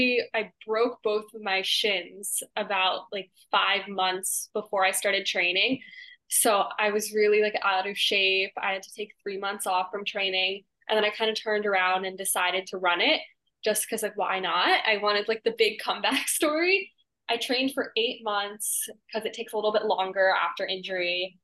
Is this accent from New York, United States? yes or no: yes; Manhattan, New York, United States; I absolutely loved growing up in Manhattan. I can't imagine myself anywhere else.